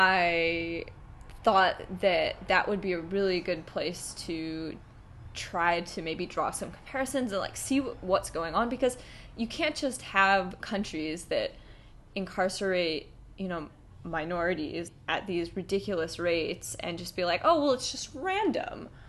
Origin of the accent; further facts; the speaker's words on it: Washington, United States; moved away as an adult; now in Australia; Well, I'm from Washington State, is where I grew up in the United States. So I have come to Australia